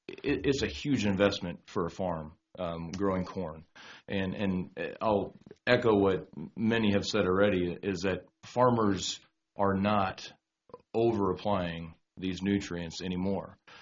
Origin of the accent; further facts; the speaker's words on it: Springfield, United States; I also farm some myself south of Springfield. I'm originally from Springfield and farm several farms in the proposed Phase 2 area.